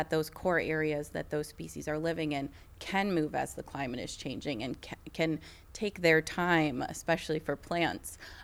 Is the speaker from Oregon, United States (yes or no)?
no; Buffalo, New York, United States; But I'm from Buffalo, so I definitely understand the deer issue that we've got here.